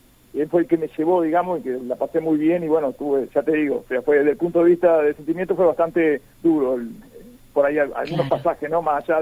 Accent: Argentina; acá en mi pueblo, hice en mi ciudad, pequeña ciudad, Villariza se llama, está cerca de la costa de Uruguay

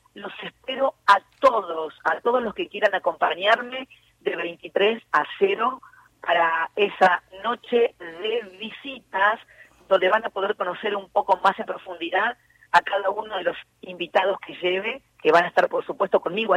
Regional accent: Rosario, Santa Fe, Argentina; moved away; Bueno, bailé tango, ¿no? Cuando me vine de Rosario.

